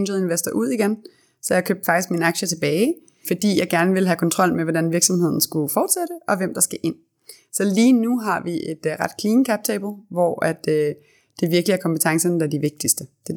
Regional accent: Copenhagen, Capital Region of Denmark, Denmark

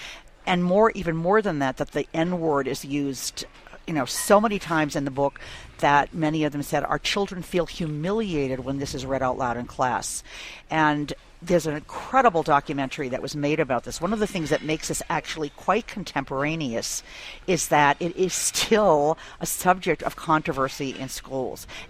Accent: Massachusetts, United States; libraries like the Concord Public Library in my home state of Massachusetts banned it

